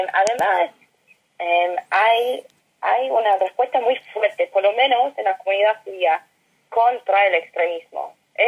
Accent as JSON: {"language": "Spanish", "country": "United States", "second_language": "Spanish", "lives_now": "Israel", "said": "Pero soy de los Estados Unidos"}